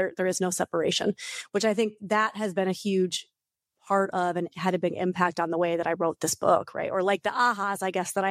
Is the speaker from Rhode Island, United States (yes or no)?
no; New York, United States; moved away as an adult; now in California, United States; I mean, I'm originally East Coast. I'm a New Yorker. I actually left New York to move to California to go to the school